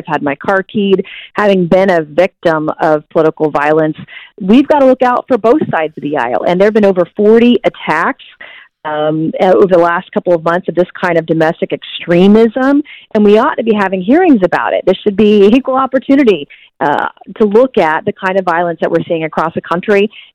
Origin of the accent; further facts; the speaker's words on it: South Carolina, United States; We're seeing shootings increase in my home state of South Carolina.